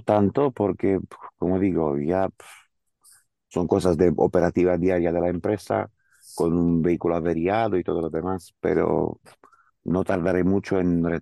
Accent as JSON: {"language": "Spanish", "country": "Romania", "second_language": "Spanish", "moved": "yes", "lives_now": "Spain", "said": "Yo ya no es mi primer proceso migratorio, se nota también por el acento. Yo soy rumano, he llegado en España hace 24 años."}